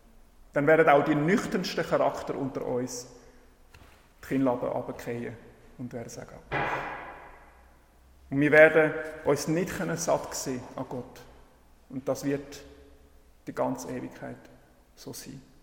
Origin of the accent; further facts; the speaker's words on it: Peru; Ich bin in Peru aufgewachsen und in Peru gibt es ganz viele unterschiedliche Tiere und Pflanzen.